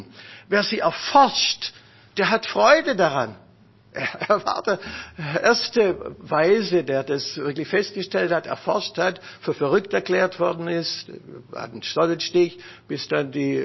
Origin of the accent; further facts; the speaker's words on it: Stuttgart, Baden-Württemberg, Germany; Vieles schien mir moderner als in Stuttgart zu sein, wo ich herkomme.